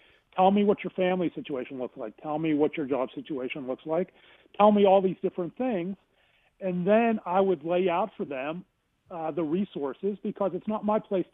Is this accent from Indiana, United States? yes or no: no; Pittsburgh, Pennsylvania, United States; I grew up in Pittsburgh.